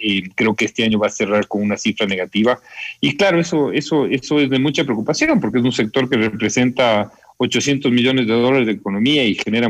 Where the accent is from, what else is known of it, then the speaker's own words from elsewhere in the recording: Ecuador; lo que sí nos puede dejar tranquilos como ecuatorianos es que supimos reaccionar bien